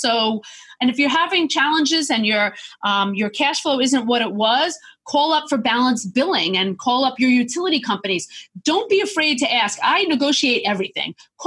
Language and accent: English; New York, United States; I'm a New Yorker. I can take it.